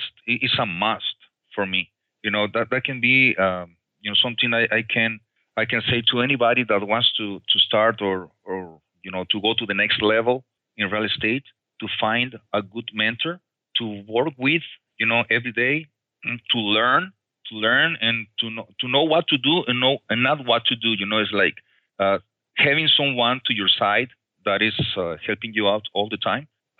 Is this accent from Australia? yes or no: no; Mexico; English is a second language; moved away as an adult; now in United States; In 1998, I came from Mexico.